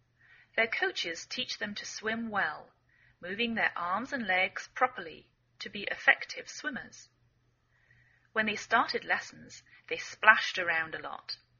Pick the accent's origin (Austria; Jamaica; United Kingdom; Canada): United Kingdom; England; now in United States